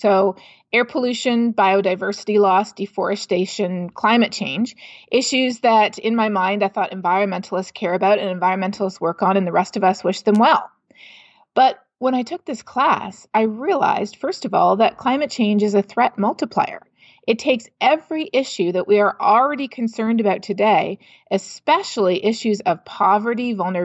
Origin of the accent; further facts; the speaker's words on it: Canada; from the carbon pricing in my home country of Canada